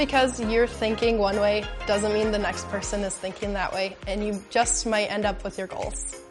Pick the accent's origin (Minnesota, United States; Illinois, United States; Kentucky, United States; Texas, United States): Minnesota, United States; Inver Grove Heights; I'm from Invergrove Heights, and this is my rookie season.